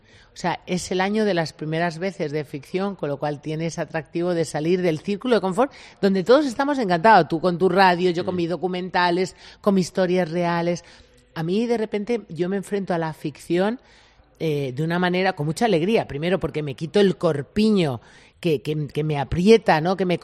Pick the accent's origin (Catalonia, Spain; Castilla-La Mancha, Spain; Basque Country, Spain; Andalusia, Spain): Castilla-La Mancha, Spain; Toledo; now in Madrid, Spain; como mujer toledana que vive en Madrid